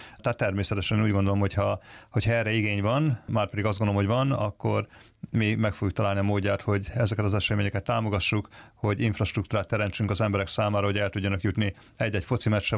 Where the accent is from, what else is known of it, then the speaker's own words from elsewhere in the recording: Debrecen, Hajdú-Bihar, Hungary; born there; Debrecen kedves nekem, mert én ebben a városban születtem.